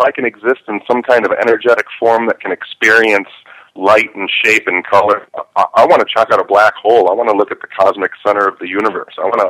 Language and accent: English; Michigan, United States; I'm from Michigan, and Michigan was populated by the Algonquin Indians back in the day before everybody came here